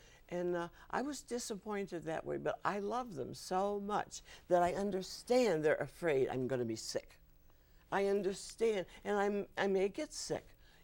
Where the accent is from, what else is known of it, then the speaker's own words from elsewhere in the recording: Lansing, Michigan, United States; also born or lived in Battle Creek, United States; I was born in Battle Creek, Michigan, where the vitamin foods come from, Kellogg's.